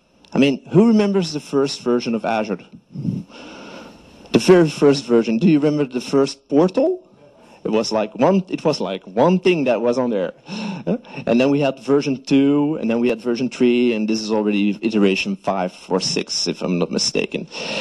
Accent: Belgium; I'm also from Belgium.

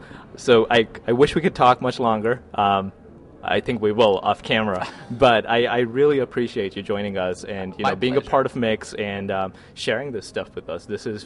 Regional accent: Seattle, Washington, United States; Yeah, I'm from Seattle.

